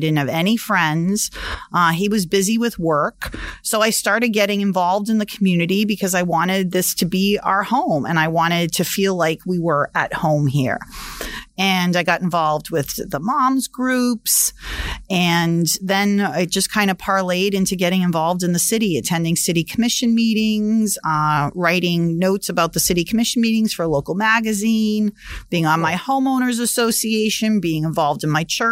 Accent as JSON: {"language": "English", "town": "Boston", "region": "Massachusetts", "country": "United States", "tie": "born or raised there", "moved": "as an adult", "said": "Yeah, so I was born and raised actually in Boston, Massachusetts. So I was a city kid. But in 2000, my husband got a job here in South Florida. So we moved down here."}